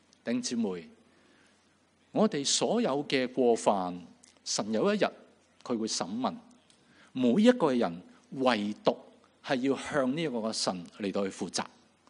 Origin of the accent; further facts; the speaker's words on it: China; 我哋中國人講得好好